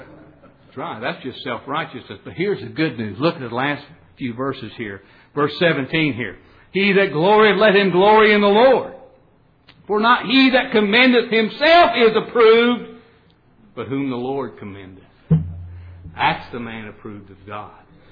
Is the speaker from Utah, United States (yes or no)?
yes; Utah, United States; I grew up out in the Rocky Mountains. I grew up out in the state of Utah. Grew up a Mormon.